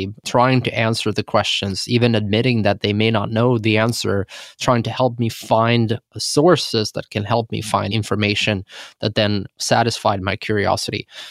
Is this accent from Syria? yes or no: no; Sweden; accent: Swedish; English is a second language; I'm clearly Swedish and people can hear it on my accent, but I've spent most of my time, probably for the last 20 years, involved in things related to America.